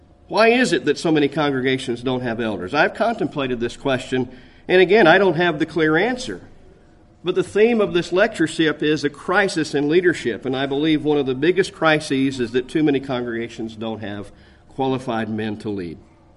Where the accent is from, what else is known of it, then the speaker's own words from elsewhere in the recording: Lakeland, Florida, United States; I grew up in Florida and watched most of the Apollo and many of the shuttles go off from my home in Lakeland.